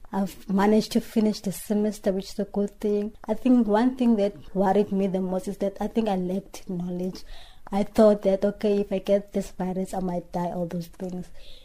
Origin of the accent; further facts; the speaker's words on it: Khayelitsha, Western Cape, South Africa; I'm from Khayelitsha and things there are not so well, because I stay in a shack house